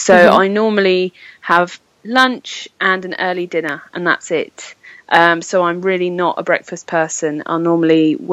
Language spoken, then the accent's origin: English; South East England, United Kingdom; now in London, United Kingdom; I come from originally a tiny little village in Sussex on the coast, and I've lived in London for the past 4 years.